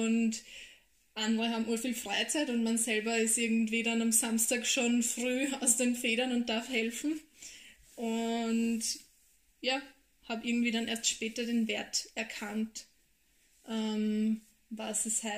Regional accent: Lower Austria, Austria; bin aus Österreich, das hört man vielleicht. Ja. Genauer gesagt Niederösterreich

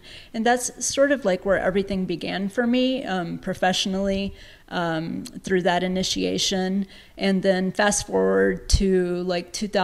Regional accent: Atlanta, Georgia, United States; also born or lived in Montevideo, Uruguay; I'm originally from Montevideo, Uruguay, which is a little country in South America between Brazil and Argentina. And when I was about 5 years old, my family and I immigrated to Atlanta, Georgia, and I grew up in Atlanta.

